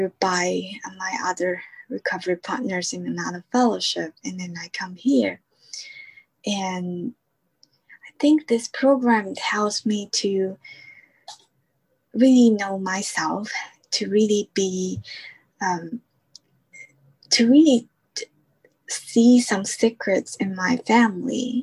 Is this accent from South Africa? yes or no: no; Taiwan; English is a second language; now in United States; And I grew up in Taiwan